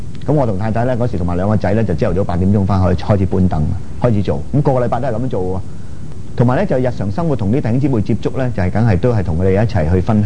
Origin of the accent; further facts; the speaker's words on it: Hong Kong; 我們香港人最清楚，我們香港人呢，我們住在香港九七問題咧